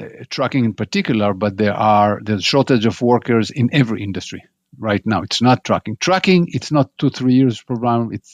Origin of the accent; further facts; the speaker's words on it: United States; As an American, you get depressed.